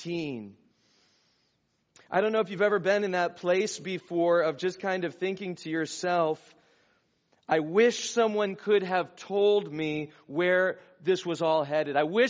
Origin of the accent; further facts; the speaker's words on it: California, United States; because, again, we're kids from Southern California. We don't know. We live in a desert, for crying out loud.